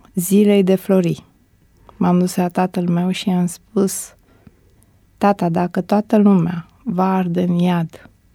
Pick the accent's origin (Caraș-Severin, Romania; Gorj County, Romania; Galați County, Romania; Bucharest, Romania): Gorj County, Romania; Motru; also born or lived in Oltenia; Dar pe de altă parte, am crescut în zona Olteniei. Am uitat să precizez că nu m-am născut în București, m-am născut în Motru, județul Gorj.